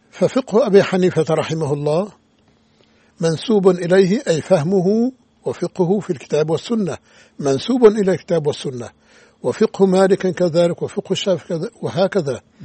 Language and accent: Arabic; Aleppo, Aleppo Governorate, Syria; تذكرت قصة كانت تحدث في بلدي حلب